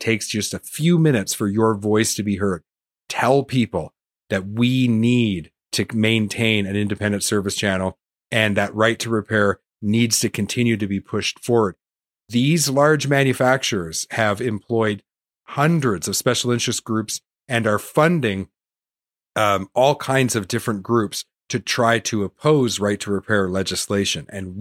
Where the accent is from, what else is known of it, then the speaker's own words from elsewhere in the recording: Canada; I'm Canadian, but I'm doing all this work to actively promote right to repair in the US, because what happens in the US happens in Canada.